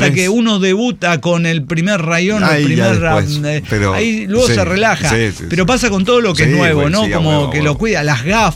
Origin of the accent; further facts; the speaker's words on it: San Luis Potosí, Mexico; now in Mexico City, Mexico; Les saluda … de San Luis Potosí desde la Ciudad de México, en realidad. Pero bueno, pero soy originario de San Luis Potosí.